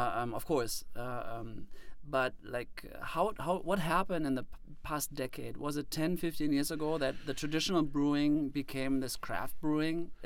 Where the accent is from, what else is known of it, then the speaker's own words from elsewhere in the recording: Germany; I'm from Germany.